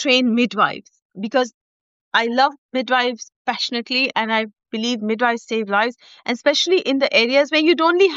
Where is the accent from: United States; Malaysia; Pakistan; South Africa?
Pakistan; We are six sisters, and growing up in Pakistan in a household of six sisters